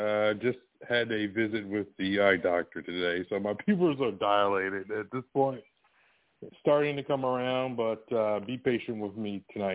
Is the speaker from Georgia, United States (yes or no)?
no; Detroit, Michigan, United States; I'm from Detroit, son. We have Joe Louis's fist hanging in downtown Detroit.